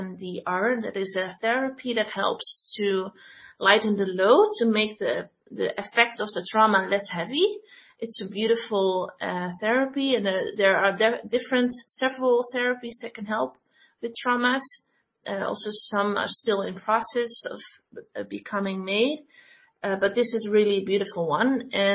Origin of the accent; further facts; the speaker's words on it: Netherlands; English is a second language; I'm from the Netherlands, so I don't speak perfect English.